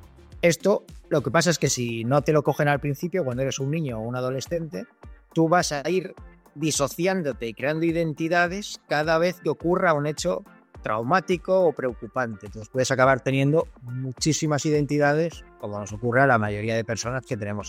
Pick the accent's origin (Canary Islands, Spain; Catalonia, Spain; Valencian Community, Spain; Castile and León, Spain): Catalonia, Spain; Barcelona; born there; now in Pontevedra, Spain; nací en Barcelona hace 40 años, aunque ahora resido en otra ciudad que es Pontevedra